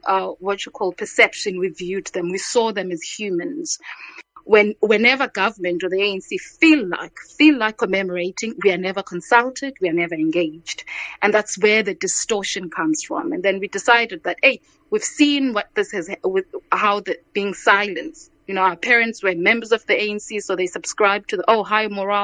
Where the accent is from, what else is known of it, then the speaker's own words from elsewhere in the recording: Lesotho; born there; I was born in Lesotho from parents who were both ANC and Umkhonto SCs, were activists who were exiled in Lesotho.